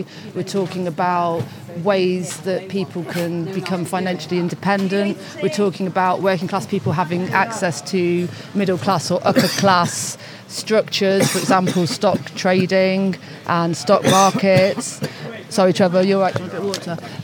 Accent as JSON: {"language": "English", "town": "Loughborough", "region": "East Midlands", "country": "United Kingdom", "tie": "born or raised there", "said": "But then my experience is totally different because I was born here. So I'm born and bred in Loughborough."}